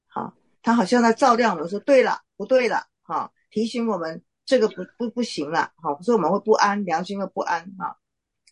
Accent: China; 我们中国人很喜欢把眼眸的形容哈、啊，就把它形容的眼神有没有啊？

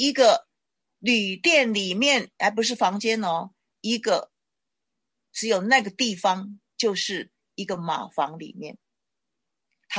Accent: China; 我们中国人最懂得什么叫皇帝了哈。我们中国人的这个文化本身呢，就是帝王的啊这种朝代的一个推进推演啊。

